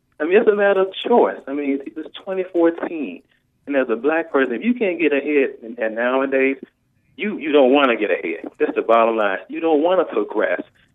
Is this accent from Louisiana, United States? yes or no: no; Mississippi, United States; Look, I grew up in Mississippi in the Delta.